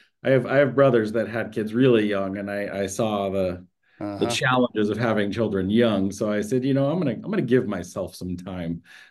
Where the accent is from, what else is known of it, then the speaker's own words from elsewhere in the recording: Colorado, United States; And I'm actually originally from Colorado. So I'm very much in love with both places when it comes to jeeping and hiking and trailing.